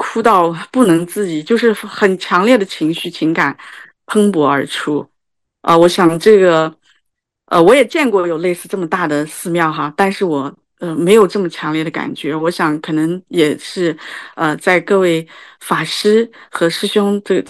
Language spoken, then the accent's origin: Chinese; Xinjiang, China; now in Singapore; 我是来自中国大陆新疆省的一个说句实在话，我们新疆是那个叫伊斯兰地区啊，所以从小到大我在新疆我就很少接触